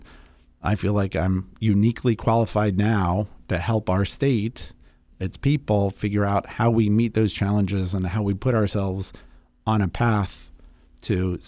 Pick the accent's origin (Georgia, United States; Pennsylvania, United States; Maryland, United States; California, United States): Maryland, United States; Silver Spring; Yep. I grew up in Silver Spring.